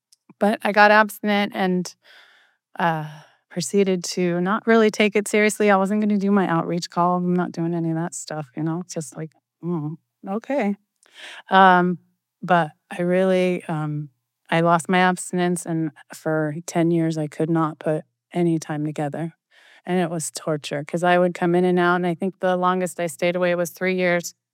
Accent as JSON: {"language": "English", "town": "Neptune", "region": "New Jersey", "country": "United States", "tie": "born there", "said": "I was born in Neptune, New Jersey. So that was my excuse."}